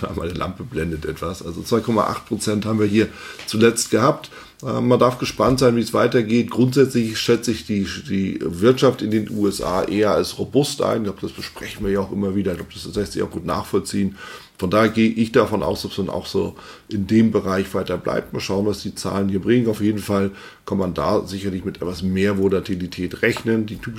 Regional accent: Hamburg, Germany; Ich bin in Hamburg. Für ein paar Tage nach der World of Trading besuche ich natürlich nochmal meine alte Heimatstadt und schaue bei meinen Eltern vorbei

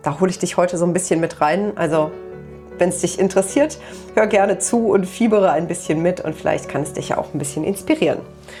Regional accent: Aachen, North Rhine-Westphalia, Germany; moved away as an adult; ich bin ja vor knapp 3 Jahren mittlerweile hierher gezogen zu Nadine. Ich habe meine Heimat verlassen. Ich komme ja eigentlich aus Aachen und lebe jetzt hier mit Nadine in einem kleinen Dorf in Brandenburg.

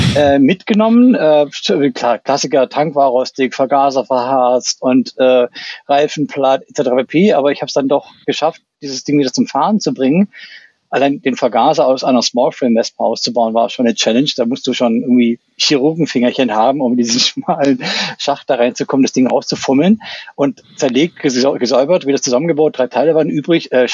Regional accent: Baden-Württemberg, Germany; ich bin ja aufgewachsen im Schwäbischen, unweit der Schwäbischen Alb. Da gab es auch Berge, die man rauf und runter fahren konnte.

